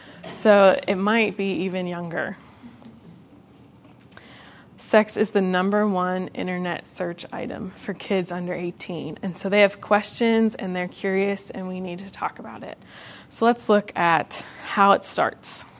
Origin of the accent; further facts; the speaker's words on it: Pennsylvania, United States; I grew up in Pennsylvania, and I went to church, but the church didn't preach the gospel.